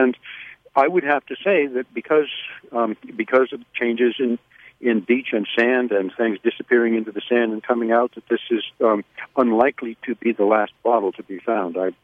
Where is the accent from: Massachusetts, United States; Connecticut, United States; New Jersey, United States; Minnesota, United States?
Massachusetts, United States; Woods Hole; I grew up in Woods Hole and in the institution as a science brat from the time I was a tiny child.